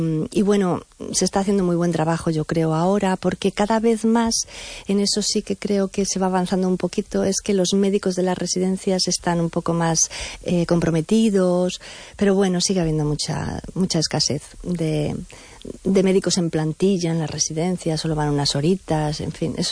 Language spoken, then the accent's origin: Spanish; Madrid, Community of Madrid, Spain; now in Vigo, Spain; yo llegué aquí a Vigo, de Madrid, imagínese